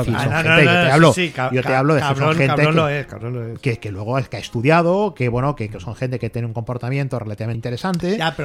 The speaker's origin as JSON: {"language": "Spanish", "region": "Catalonia", "country": "Spain", "said": "yo que soy catalán"}